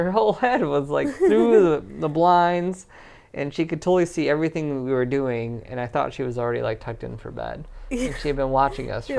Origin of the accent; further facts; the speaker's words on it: Seattle, Washington, United States; I'm like, I'm from Seattle, people. You don't understand.